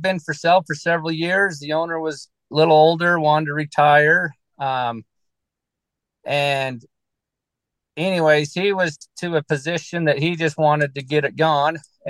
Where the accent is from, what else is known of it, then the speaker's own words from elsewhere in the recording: Fillmore, Utah, United States; I grew up around Fillmore, Utah. There was a 300-acre farm for sale, and they wanted $1,200 an acre.